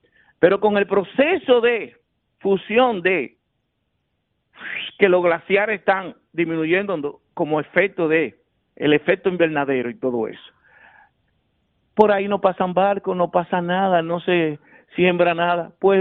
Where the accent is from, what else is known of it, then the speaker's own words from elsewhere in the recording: Villa Juana, Santo Domingo, Dominican Republic; born there; que yo nací en Villajuana